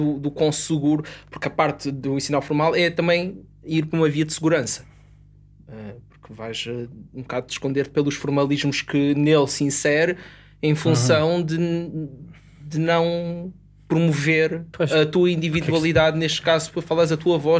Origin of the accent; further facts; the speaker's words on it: Vialonga, Lisbon, Portugal; venho de Via Longa